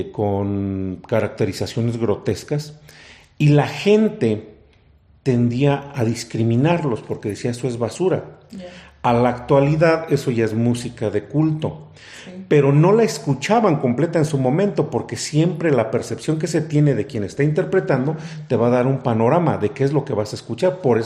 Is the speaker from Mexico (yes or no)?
yes; Mexico; somos como mexicanos pues muy, muy arraigados a muchas cosas a veces bonitas